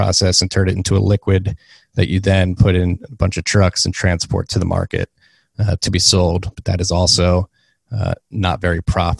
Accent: United States; And then as an American, I think it's important because I believe that Bitcoin will be a very crucial and important technology

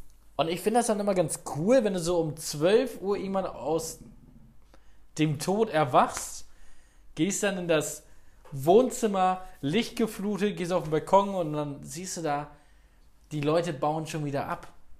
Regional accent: Northern Germany, Germany; Also ich komme ja selbst aus dem Norden

